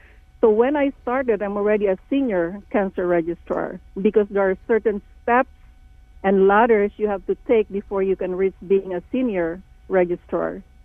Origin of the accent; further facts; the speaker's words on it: Philippines; moved away as an adult; I'm a Filipina, so I came from the Philippines. I'm an MD in my country, in the Philippines. I came here in 1989